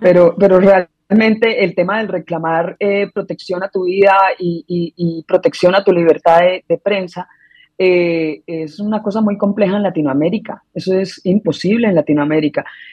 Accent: Colombia; moved away as an adult; Esta es la tercera vez que yo tengo que abandonar Colombia, la primera fue Ecuador, la segunda fue Argentina

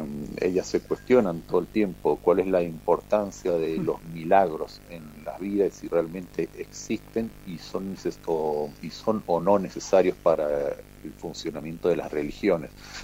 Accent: Mendoza, Argentina; Somos todos acá de Mendoza, naturalizados de Mendoza, ¿no?

